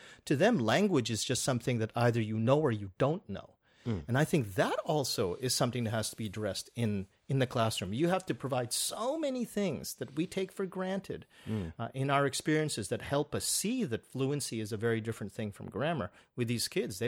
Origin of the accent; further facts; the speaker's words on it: Canada; I'm from Canada